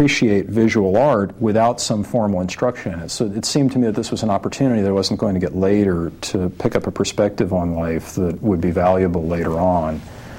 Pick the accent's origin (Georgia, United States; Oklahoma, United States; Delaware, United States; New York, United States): Delaware, United States; Wilmington; I grew up in Wilmington, Delaware.